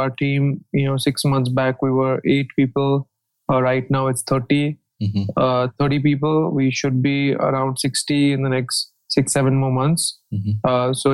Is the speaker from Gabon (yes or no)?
no; Mumbai, Maharashtra, India; I'm from Mumbai.